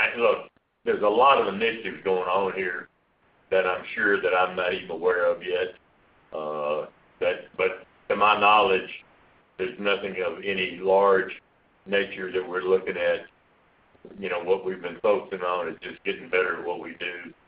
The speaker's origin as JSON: {"language": "English", "country": "United States", "said": "You know, I went to Canada the first time as an American, and that's not fun to begin with."}